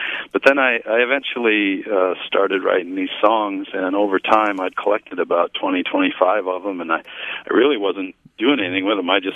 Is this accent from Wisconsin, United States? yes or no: yes; Wisconsin, United States; We're from Wisconsin, and in Wisconsin we say forward.